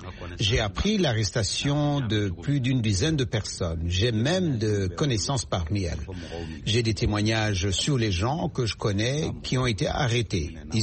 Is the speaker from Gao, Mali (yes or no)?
no; Mopti, Mali; Qu'ils sachent que nous aussi, nous sommes des Maliens. Nous méritons la paix. Nous, ressortissants de Mopti, sommes aussi Maliens.